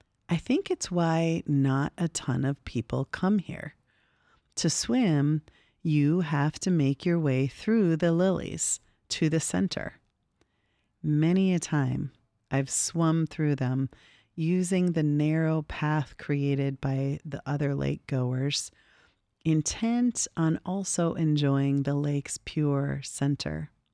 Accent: Minnesota, United States; Growing up in Minnesota, my mind's eye has many lakes to choose from. Being raised in the land of 10,000 lakes has given me a lifetime of childhood summers spent on freshwater.

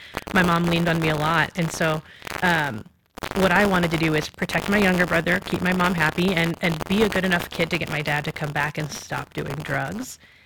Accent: New Jersey, United States; And so I grew up in New Jersey, and my town, I could see New York from my town.

